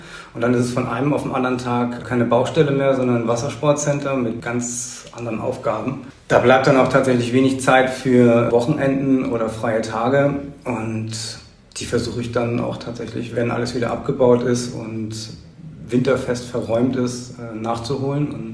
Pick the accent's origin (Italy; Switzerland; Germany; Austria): Germany; Husum, Schleswig-Holstein; Ich bin tatsächlich ein echter Einheimischer. Ich bin geboren in Husum und mein Leben eigentlich hier auf Eiderstedt und St. Peter-Ording verbracht. Ich habe immer wieder versucht zu flüchten mit Jobs im Ausland oder für längere Reisen, aber das hat nie so richtig geklappt. Ich bin immer wieder gekommen.